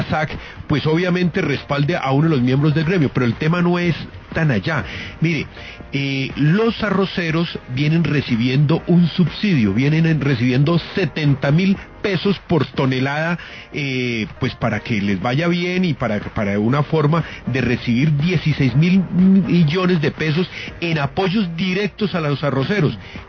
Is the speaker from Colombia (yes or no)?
yes; Colombia; como los colombianos no tenemos memoria